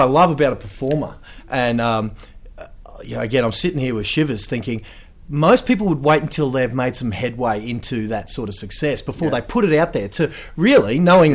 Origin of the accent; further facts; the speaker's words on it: Ipswich, East of England, United Kingdom; because I come from Ipswich, a bit of working class background, that was me.